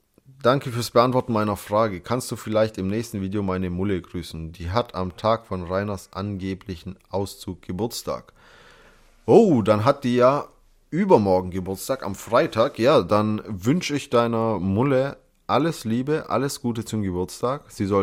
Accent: Germany; Ich bin Deutscher.

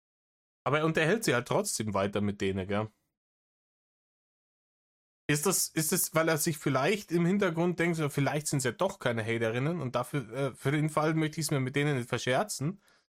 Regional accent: West Germany, Germany; ich bin im Westen aufgewachsen, da war das tabu, ne?

